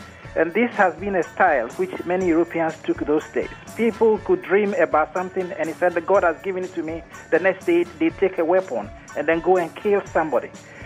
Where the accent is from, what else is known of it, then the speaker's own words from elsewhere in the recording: Ghana; also born or lived in England; now in Sweden; I live in Sweden. Originally, I come from Ghana, but I've lived in Sweden for about 20 years.